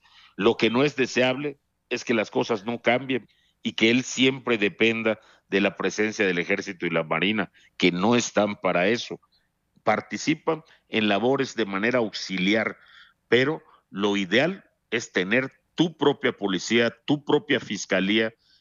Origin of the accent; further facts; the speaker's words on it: Yucatán, Mexico; me siento en particular contento como yucateco de haber obtenido este logro en la negociación